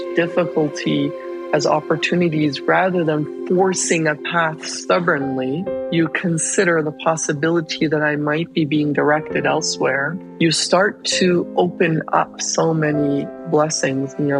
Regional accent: Canada; who I am as a Muslim growing up in Canada.

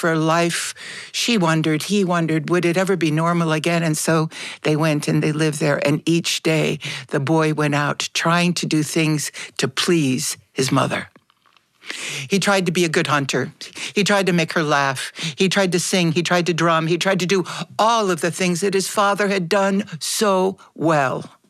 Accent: Midwest, United States; moved away; also born or lived in Southwest; when I moved from the Midwest and the Southwest to the East Coast.

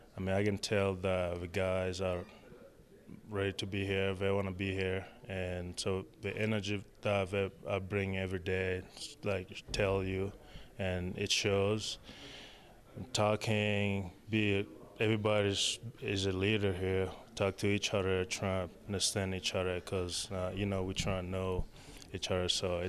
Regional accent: Falaje, Koulikoro, Mali; English is a second language; Kati's also like 20 minutes from where I'm from, because I'm from Falaje. That's like more like in the city, kind of.

